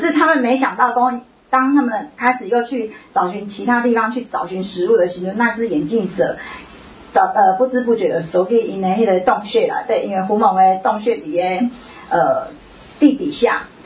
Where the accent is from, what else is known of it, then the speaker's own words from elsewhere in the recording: Taiwan; 就是现在就是要我们台湾人哈来做一个觉醒